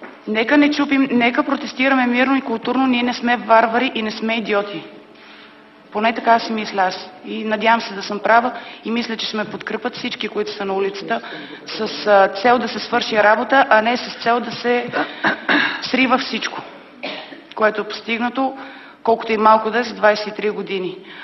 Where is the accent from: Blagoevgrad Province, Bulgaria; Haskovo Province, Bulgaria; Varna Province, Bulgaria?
Blagoevgrad Province, Bulgaria; Sandanski; от Сандански съм и съм от хората, които са по площадите, по улиците